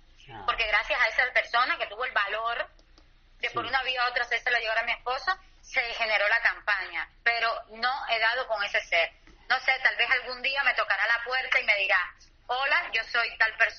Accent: Cuba; Yo fui como mujer. Como civil cubana, como madre de familia

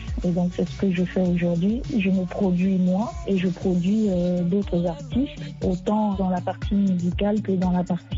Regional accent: Cameroon; born or raised there

